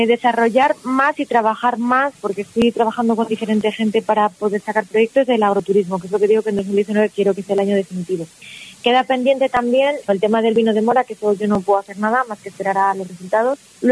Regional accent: Almendra del Pan, Castile and León, Spain; born or raised there

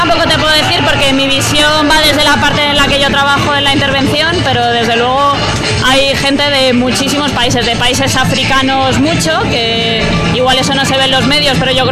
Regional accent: Madrid, Community of Madrid, Spain; Yo sí, soy de Madrid

